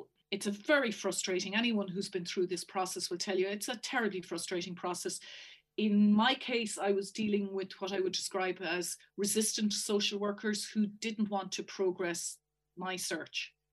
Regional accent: Castle Pollard, Westmeath, Ireland; born there; I was born in Castle Pollard, one of the many mother and baby homes, in 1962.

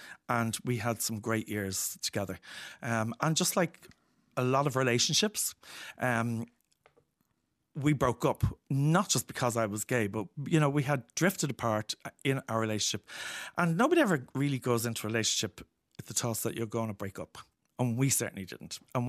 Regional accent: Dublin, Leinster, Ireland; I was born in Ballyfermot in 1963. I went to primary school in Ballyfermot to Christian Brothers.

